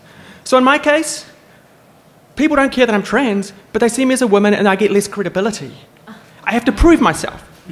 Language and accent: English; New Zealand; Yeah, I'm a Kiwi.